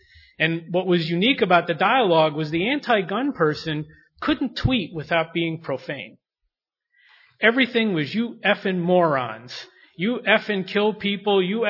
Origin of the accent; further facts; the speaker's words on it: Maryland, United States; now in St. Louis, United States; I grew up on the East Coast where there's a lot of hostility to gun rights. But 4 years ago, my family and I moved to St. Louis. And Missouri is a very different place than Maryland.